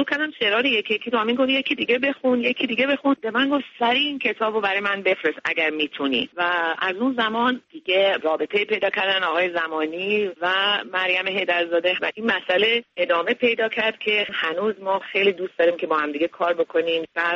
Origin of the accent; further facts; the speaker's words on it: Iran; moved away as an adult; علت این که من از ایران بیرون اومدم